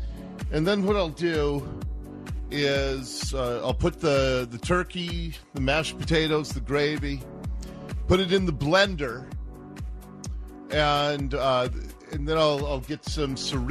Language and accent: English; Ballard, Washington, United States; I grew up in Calvary Lutheran Church in Ballard.